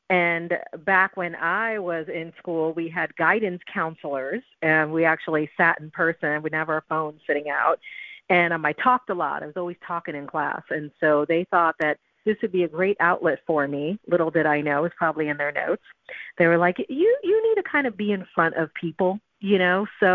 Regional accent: Brooklyn, New York, United States; I grew up in New York in Brooklyn

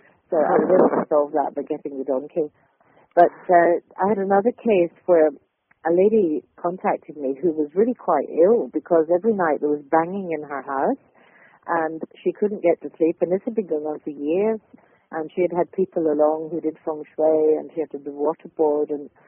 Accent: Scotland, United Kingdom; I'm a Scot, you probably hear

